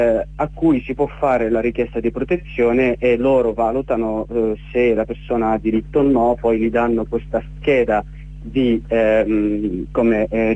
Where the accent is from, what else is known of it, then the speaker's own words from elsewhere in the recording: Tunisia; Italian is a second language; lo dico da tunisino